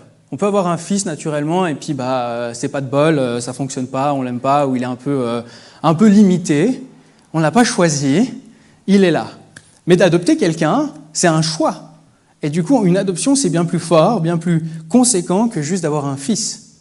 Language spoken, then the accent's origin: French; Mauritius; mais je suis mauricien, j'ai eu des oncles.